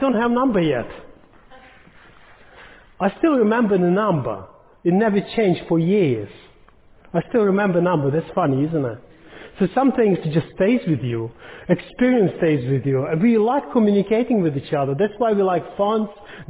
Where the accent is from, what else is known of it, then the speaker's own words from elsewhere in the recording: Ukraine; born there; English is a second language; I was born in Ukraine, so our number was a bit different.